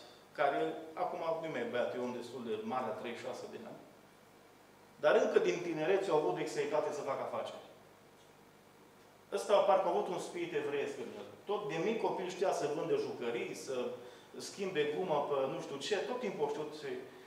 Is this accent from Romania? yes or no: yes; Bihor County, Romania; born there; M-am dus în satul părinților mei, undeva lângă satul meu natal, undeva lângă Beiuș